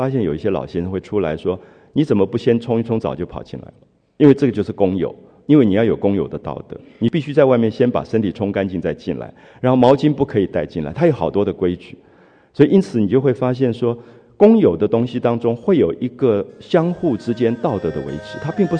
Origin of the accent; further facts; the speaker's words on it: Taiwan; 比如说我记得我的童年在台湾，有些社区，比如说我最早记得的那个社区，不是每一家都有自来水